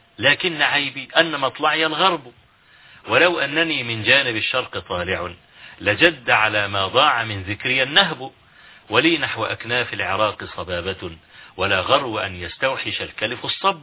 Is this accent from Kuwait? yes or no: no; Huwayn, Kafr El Sheikh Governorate, Egypt; حوين. يعني قرية قابعة كده في مركز تبع مركز الرياض في محافظة كفر الشيخ،